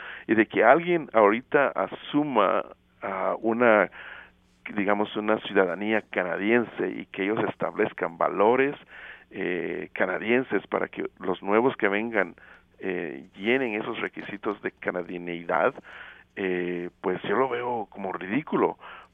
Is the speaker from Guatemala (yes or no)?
yes; Guatemala; Yo le digo, ah, mira, yo vengo de Guatemala.